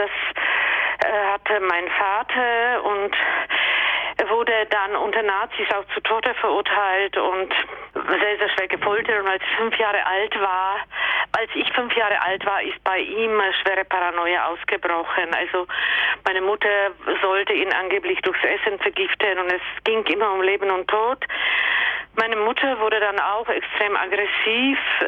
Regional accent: Czechia; German is a second language; now in Germany; meine Heimat, das ist also in Tschechien

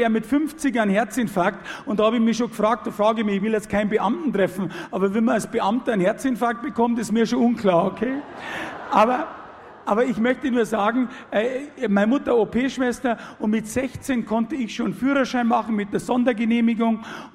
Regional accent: Munich, Bavaria, Germany; ein Haus am Gardasee, das hat man so als Münchner Statussymbol.

